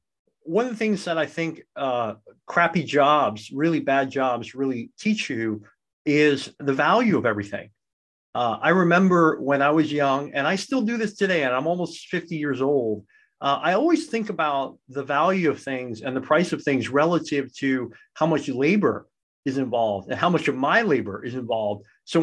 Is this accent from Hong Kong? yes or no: yes; Hong Kong; I lived in Hong Kong. I grew up in Hong Kong